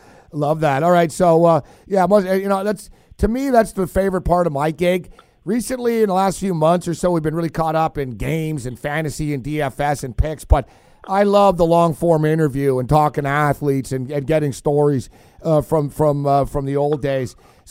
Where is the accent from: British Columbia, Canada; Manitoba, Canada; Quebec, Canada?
Quebec, Canada; Montreal; growing up in Montreal. I didn't have an NBA team